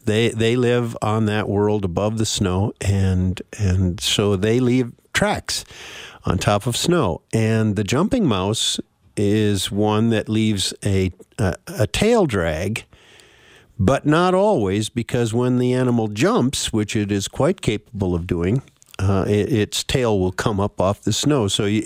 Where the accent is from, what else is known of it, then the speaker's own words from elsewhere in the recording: Park Rapids, Minnesota, United States; I came here in 1950, and I've been here ever since. And I moved here from Park Rapids, so I wasn't like I came from Illinois or someplace like that. I am not a carpetbagger. I'm a northern Minnesota boy